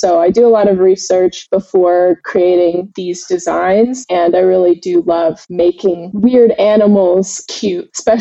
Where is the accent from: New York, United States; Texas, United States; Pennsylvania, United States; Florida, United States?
Texas, United States; Houston; where I grew up in Houston, Texas. My grandmother had a membership to the Houston Museum of Natural Science.